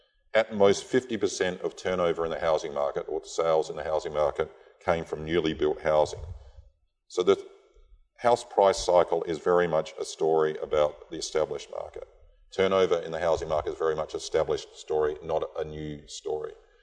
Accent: Adelaide, South Australia, Australia; So I'm from Adelaide originally, and we just don't have housing cycles there at all.

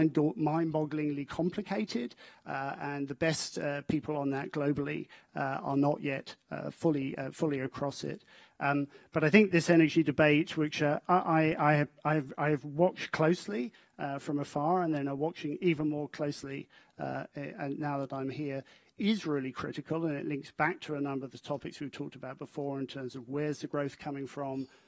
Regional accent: United Kingdom; now in Australia; you are struck as a Brit at the average standard of living.

